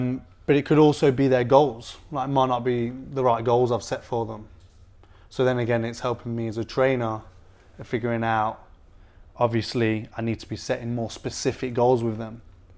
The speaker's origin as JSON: {"language": "English", "town": "Leicester", "region": "East Midlands", "country": "United Kingdom", "moved": "as an adult", "lives_now": "Australia", "said": "Well, I'm a British lad from a city called Leicester. Proud. And I've come over to Australia, as we all do."}